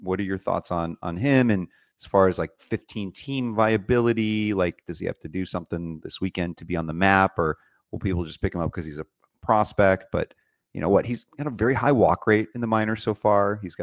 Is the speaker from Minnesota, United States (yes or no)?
no; California, United States; I'm from California. I went to school up at college up in Northern California.